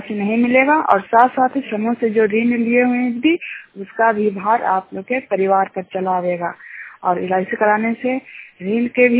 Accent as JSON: {"language": "Hindi", "town": "Chingar", "country": "India", "said": "चिंगार गांव के रहने वाली हूँ।"}